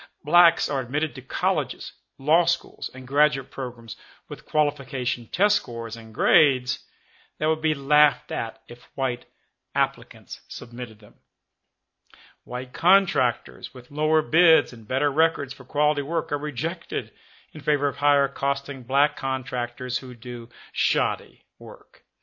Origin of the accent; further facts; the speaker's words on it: Louisiana, United States; a case brought and fought in my home state of Louisiana